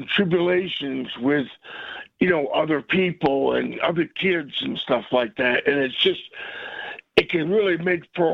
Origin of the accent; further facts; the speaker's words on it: Concord, United States; born there; When I was born in over in Concord in 64, I mean, unbeknownst to me at the time, you know, I left the state hospital and I bounced around for the first 3 to 5 years of my life, you know, in foster homes.